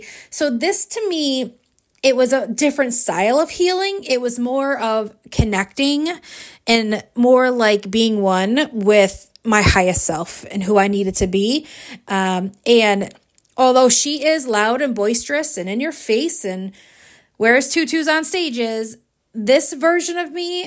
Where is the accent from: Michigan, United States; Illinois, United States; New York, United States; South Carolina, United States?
New York, United States; I'm a New York City girl, right? So at heart, I'm from Manhattan, even though I grew up here locally.